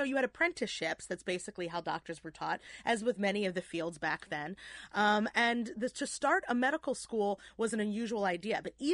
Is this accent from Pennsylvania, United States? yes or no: yes; Philadelphia, Pennsylvania, United States; moved away; Growing up in Philadelphia, it's just a part of your childhood.